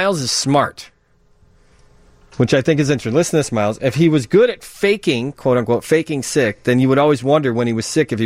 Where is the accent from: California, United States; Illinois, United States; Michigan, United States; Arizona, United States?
Illinois, United States; McHenry; I grew up in the McHenry area, and we would drive that where she's talking about, Ringwood Road, McCollum Lake Road.